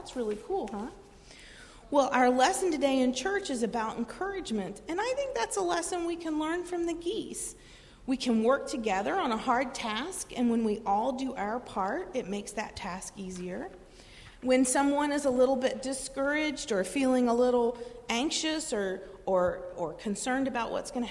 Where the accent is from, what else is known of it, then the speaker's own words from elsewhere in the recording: Delaware, United States; So I grew up in Delaware, and Delaware sits right between two big bodies of water, the Delaware Bay and the Chesapeake Bay.